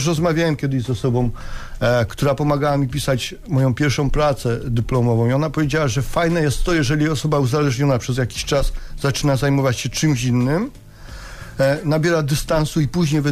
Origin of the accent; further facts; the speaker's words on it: Lesser Poland, Poland; Ja jestem góralem w ogóle, pochodzę z Podhala, z takiej małej miejscowości.